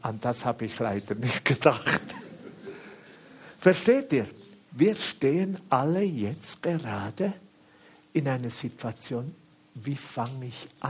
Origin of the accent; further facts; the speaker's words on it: Switzerland; und hat meinen Dialekt eben auch gerade gekannt, dass ich Schweizer bin.